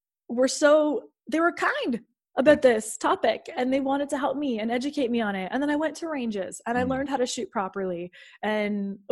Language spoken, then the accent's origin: English; Canada; I'm from Canada.